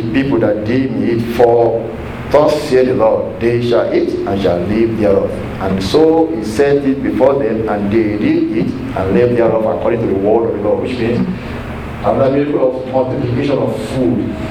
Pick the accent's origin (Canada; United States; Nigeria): Nigeria; many of us Nigerians that you see over here, that many of us are older people. We came all the way from Nigeria to this place